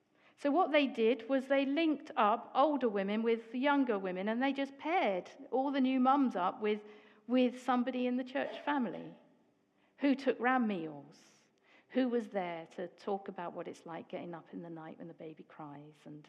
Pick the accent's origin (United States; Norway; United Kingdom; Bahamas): United Kingdom; England; But my French friend tells me it's because I'm English, and us English are really a bit miserable.